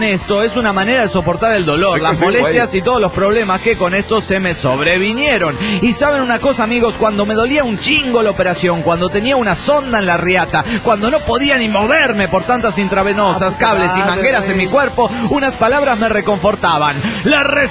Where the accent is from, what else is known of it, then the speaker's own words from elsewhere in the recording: Torreón, Coahuila, Mexico; de Torreón, Coahuila, México.